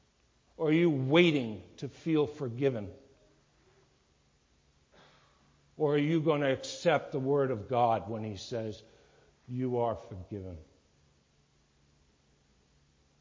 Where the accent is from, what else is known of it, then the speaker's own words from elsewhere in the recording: New York, United States; I'm not a farmer. I'm from New York.